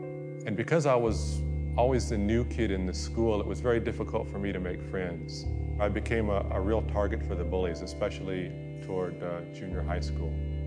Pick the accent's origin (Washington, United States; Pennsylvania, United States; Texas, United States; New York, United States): Texas, United States; Corpus Christi; born there; I was born in Corpus Christi, Texas in 1961. My dad was in the military.